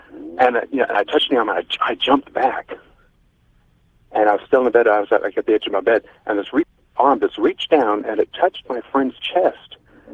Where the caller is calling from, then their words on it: Las Vegas, Nevada, United States; from Las Vegas.